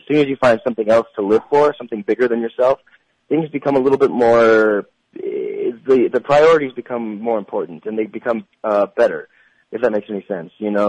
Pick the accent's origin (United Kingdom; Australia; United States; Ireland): United States; Santa Clarita, California; I grew up in Santa Clarita, which isn't that far from Hollywood, but it's enough out of Hollywood for me to maintain a quote-unquote normal childhood.